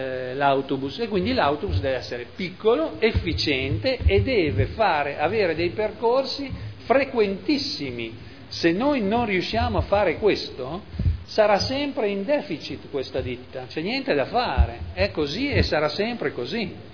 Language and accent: Italian; Modena, Emilia-Romagna, Italy; Io sono di Modena, ho la fortuna di andare sempre in bicicletta